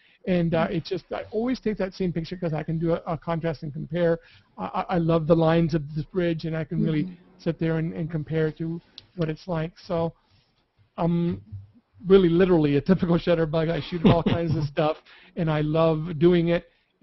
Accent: Cuba; English is a second language; moved away; I am from Cuba, yeah. I came here in 1968.

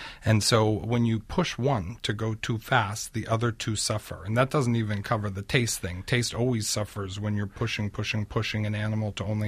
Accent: New York City, New York, United States; I grew up in New York City in the 70s.

